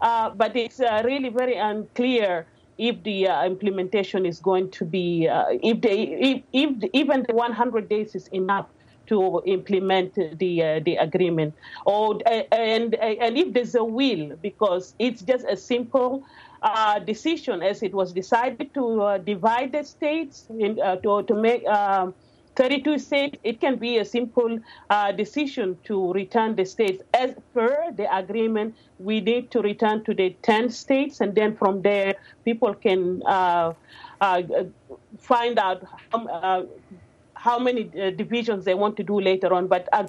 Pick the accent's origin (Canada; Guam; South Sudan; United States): South Sudan; Western Bahr el Ghazal; I come from Western Bahr Ghazal